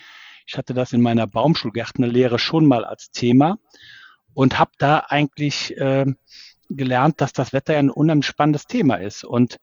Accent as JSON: {"language": "German", "region": "Rhineland-Palatinate", "country": "Germany", "tie": "born or raised there", "said": "Und ich bin ein Kind des Ahrtals und das auch sehr gerne."}